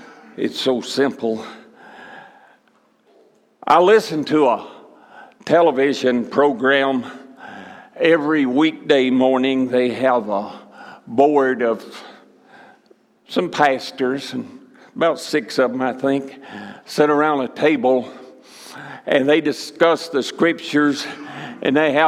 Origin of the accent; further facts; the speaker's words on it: the South, United States; I came from the South. I already told you that. And it's known as the Bible Belt.